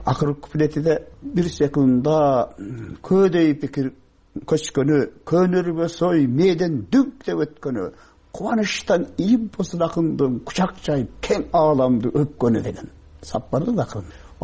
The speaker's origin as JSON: {"language": "Kyrgyz", "town": "Leilek", "region": "Batken Region", "country": "Kyrgyzstan", "said": "Мен Лейлектенмин."}